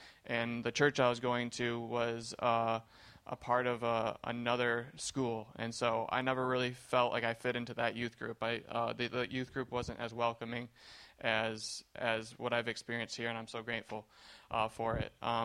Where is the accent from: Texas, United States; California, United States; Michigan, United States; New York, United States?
Michigan, United States; So I grew up in Michigan, and I come from a really good family.